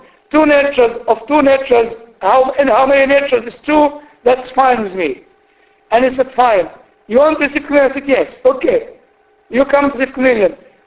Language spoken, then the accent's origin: English; Egypt; where are you from? I said, I'm from Egypt. Are you a Copt? I said, yes.